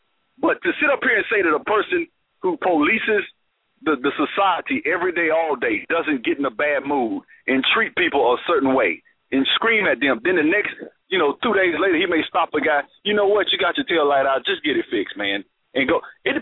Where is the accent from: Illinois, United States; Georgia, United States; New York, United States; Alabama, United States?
Alabama, United States; I'm from Alabama. There are kids I knew.